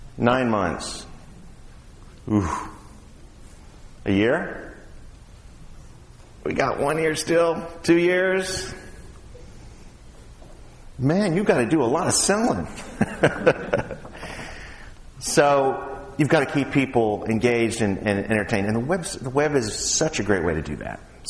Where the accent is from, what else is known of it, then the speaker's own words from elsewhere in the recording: Austin, Texas, United States; And I'm from Austin, so I've got a bit of a technology bent.